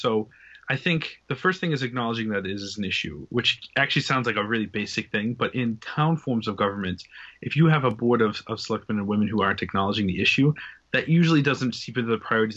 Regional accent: Weymouth, Massachusetts, United States; whether it's Scituate or Cohasset or my hometown of Weymouth

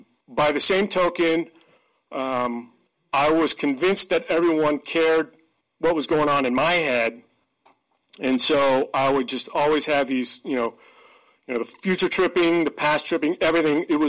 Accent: Wenatchee, Washington, United States; I grew up in Wenatchee in a upper middle class family that had unconditional love.

